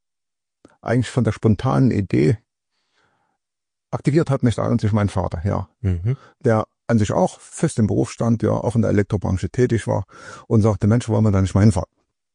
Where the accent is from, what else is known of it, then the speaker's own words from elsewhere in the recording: Leipzig, Saxony, Germany; born there; Ja, ich bin geborener Leipziger, bin hier in Leipzig geboren, genau.